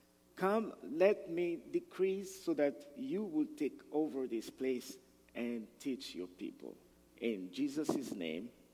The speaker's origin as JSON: {"language": "English", "country": "DR Congo", "also_born_or_lived": "Moscow, Russia", "moved": "as an adult", "said": "We came from Moscow, Russia. And of course, you're going to ask yourself, there are no black people in Russia. But I came from the Democratic Republic of the Congo, and I went to Russia to study."}